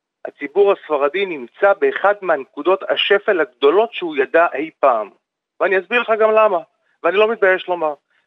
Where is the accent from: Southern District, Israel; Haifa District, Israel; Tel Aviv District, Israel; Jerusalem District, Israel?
Tel Aviv District, Israel; Bnei Brak; אני יליד בני ברק, משפחתי מושרשת חזק מאוד בבני ברק, אני למעלה מ-40 שנה מכיר את בני ברק לפני ולפנים